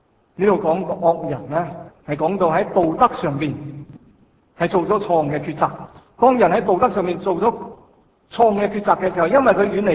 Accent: Hong Kong; 我们香港人

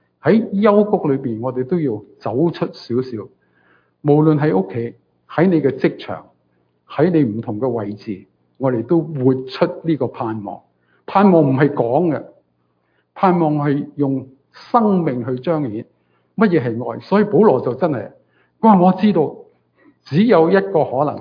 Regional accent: Ningbo, Zhejiang, China; 我哋宁波人叫爹爹

